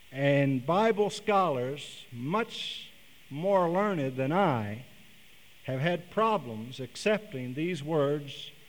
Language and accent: English; Oklahoma City, Oklahoma, United States; born there; I was born in Oklahoma City. My father was pastoring First Assembly of God in Oklahoma City at the time. I was born in the church parsonage one Sunday morning about 5:30